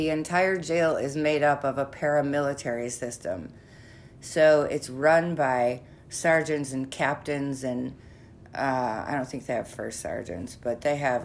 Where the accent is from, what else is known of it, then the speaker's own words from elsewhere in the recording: Chicago, Illinois, United States; I don't know about other states, but we're from Chicago. So in Chicago